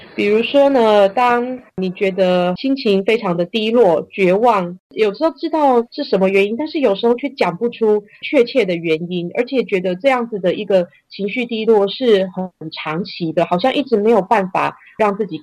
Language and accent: Chinese; China; 我们中国人常会说，哎呀，这个好像家丑不可外扬啊